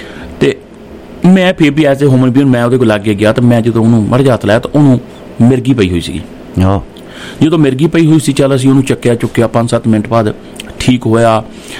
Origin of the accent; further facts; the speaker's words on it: Randhawa Masanda, Punjab, India; also born or lived in Jaula; ਮੈਂ ਜਿੱਥੇ ਮੇਰਾ ਪਿੰਡ ਜੌਲਾ ਆ, ਪਰ ਮੈਂ ਰਹਿੰਦਾ ਸੀ ਰੰਧਾਵਾ ਮਸਿੰਦਾ।